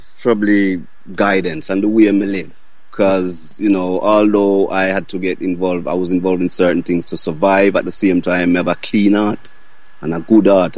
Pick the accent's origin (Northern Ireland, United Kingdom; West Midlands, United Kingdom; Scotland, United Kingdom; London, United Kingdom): London, United Kingdom; Well, basically, I was brought up in Northwest London. So you're speaking about Harlesden, Kensal Rise, Stonebridge.